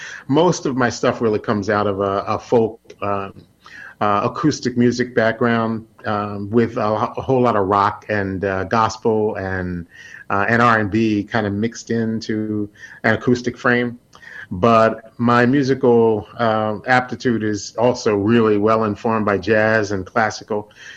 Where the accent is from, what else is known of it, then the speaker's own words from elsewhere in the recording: Philadelphia, Pennsylvania, United States; growing up in Philadelphia, it was just in my church, I was already singing, spirituals, I was singing gospel, I was singing classical music.